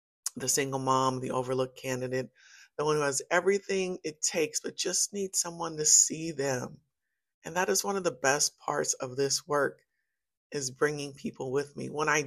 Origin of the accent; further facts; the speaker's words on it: Pasadena, California, United States; I come from Community Arms Apartments in Northwest Pasadena. I was a teen mom on welfare.